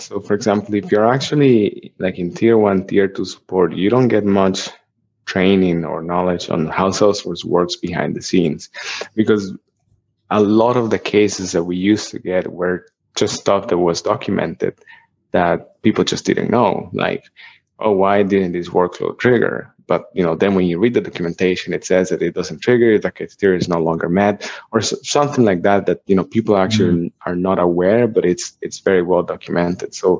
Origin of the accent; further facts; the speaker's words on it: Costa Rica; now in Ireland; I'm from Costa Rica in Central America, but I'm actually in Ireland right now. I've been here for 6 years.